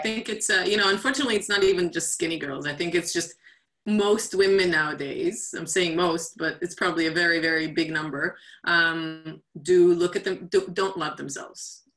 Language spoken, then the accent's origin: English; Israel; I grew up in Israel. I was born in Israel and grew up there.